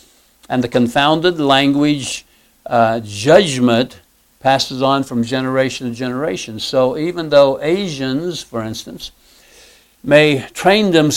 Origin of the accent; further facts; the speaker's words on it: Midwest, United States; Actually, I'm from the Midwest, so...